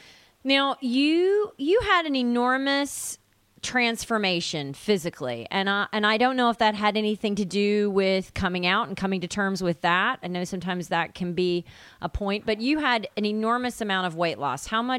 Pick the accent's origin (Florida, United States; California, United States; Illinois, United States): Illinois, United States; Chicago; I don't want to go all Oprah on you, but I am from Chicago.